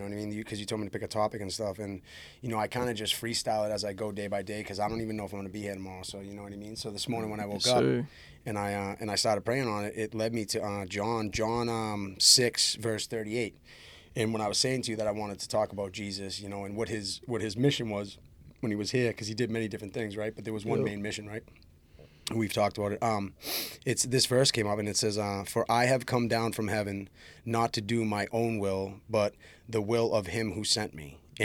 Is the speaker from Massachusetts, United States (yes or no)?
yes; Billerica, Massachusetts, United States; I'm from Massachusetts. I'm like about 25, 30 minutes outside of the city of Boston. Town called Billerica.